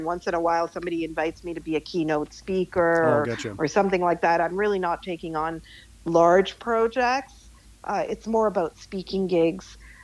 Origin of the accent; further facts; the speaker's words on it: Canada; Well, yeah, absolutely. This is what I know. This is home. And growing up as a brown kid in, you know